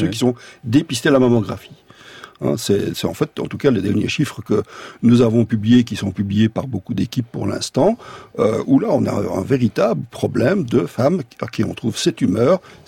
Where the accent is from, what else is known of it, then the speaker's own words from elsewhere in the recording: Brussels, Belgium; parce que j'étais à Bruxelles, ma ville natale